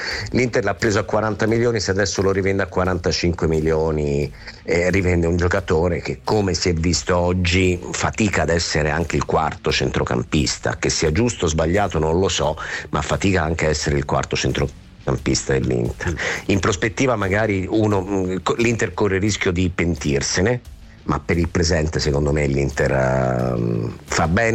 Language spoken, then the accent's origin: Italian; Montecatini, Tuscany, Italy; sembro un americano io che sono di Montegatini